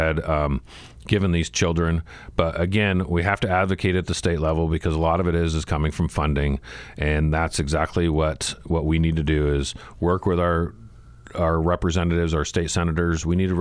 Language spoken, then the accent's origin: English; Frankfurt, Hesse, Germany; also born or lived in Ramstein; So as a kid, we grew up in Rhein-Main, which is right there in Frankfurt, the main airport going into Germany.